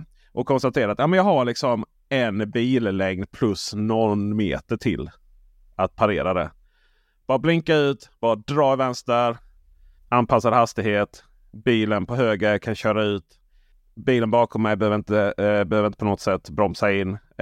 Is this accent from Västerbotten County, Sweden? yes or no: no; Blekinge, Sweden; Jag är ju från Blekinge så jag går lite långsammare och så.